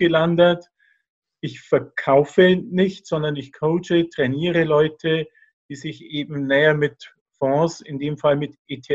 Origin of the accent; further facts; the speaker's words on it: Bavaria, Germany; now in Berlin, Germany; Woher ich komme, ähnlich wie du aus Bayern, lebe aber jetzt in Berlin.